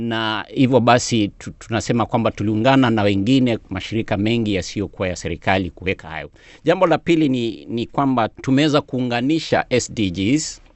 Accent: Kenya; Na hata mimi natoka Kenya, najua hayo vizuri.

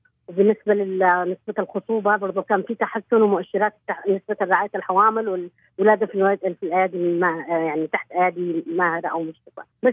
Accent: Yemen; إحنا عندنا في اليمن يعتبر نوع من الوصمة للمرأة

